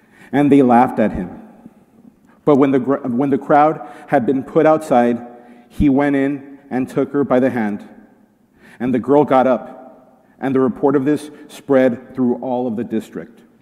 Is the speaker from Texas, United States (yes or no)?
yes; El Paso, Texas, United States; As some of you know, I grew up in Far West Texas. That's the part of Texas that's more Mexico than Texas.